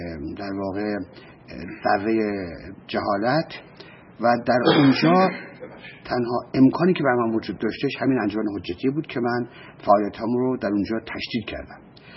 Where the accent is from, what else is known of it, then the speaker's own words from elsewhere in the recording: Tehran, Tehran Province, Iran; پدرم بالاخره در تهران کاری یافت و من در 2 سالگی با خانواده‌ام به تهران اومدیم و در تهران من بزرگ شدم. در تهران من به مدرسه رفتم و خانواده من خانواده بسیار بسیار مذهبی و در این حال فقیری بودن.